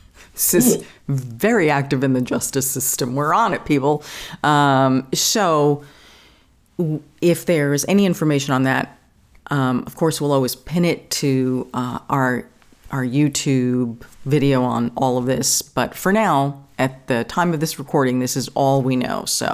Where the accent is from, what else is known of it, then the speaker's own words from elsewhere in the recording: New York, United States; This one is of the few things I know growing up in New York, Ronkonkoma Station.